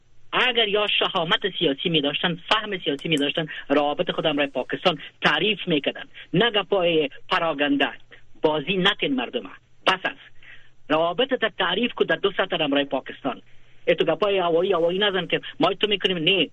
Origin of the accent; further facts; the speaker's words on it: Afghanistan; ما طالب نمیشم، لیکن ما افغان هستم.